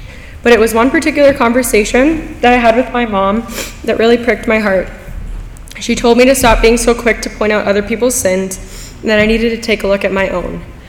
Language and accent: English; Selkirk, Manitoba, Canada; born there; I was born in Selkirk, Manitoba, into a non-Christian home.